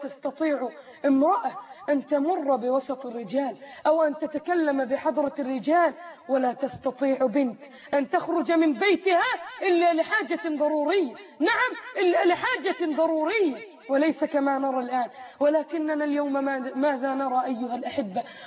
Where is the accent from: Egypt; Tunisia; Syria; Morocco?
Egypt